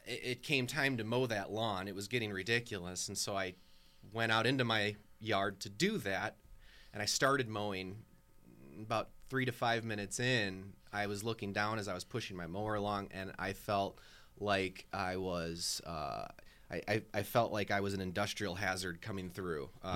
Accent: Milwaukee, Wisconsin, United States; Yeah, I'm actually from Milwaukee.

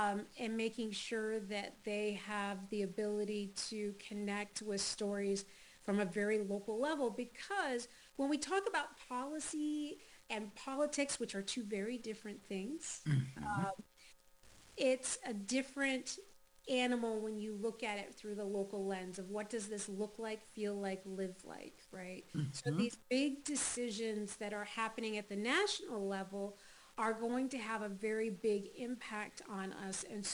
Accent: Ohio, United States; When I was growing up in Ohio, I wrote for the Firelands Farmer newspaper.

